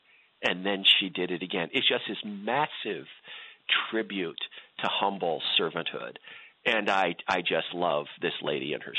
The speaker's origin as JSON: {"language": "English", "region": "Idaho", "country": "United States", "tie": "born or raised there", "also_born_or_lived": "Grand Rapids, Michigan / Northern California", "moved": "yes", "said": "And so, Neil, I had been raised in southeastern Idaho for 12 years of my life. That was home. That was ordinary."}